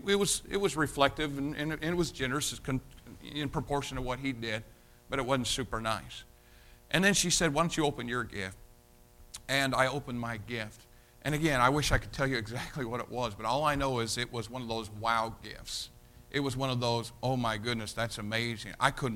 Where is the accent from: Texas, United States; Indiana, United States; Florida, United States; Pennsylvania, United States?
Indiana, United States; Jasonville; I was taken from Jasonville, Indiana, and put into poverty-stricken inner-city Chicago.